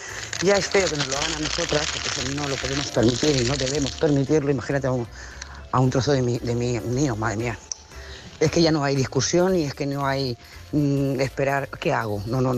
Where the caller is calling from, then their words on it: Lloret de Mar, Catalonia, Spain; de Lloret de Mar.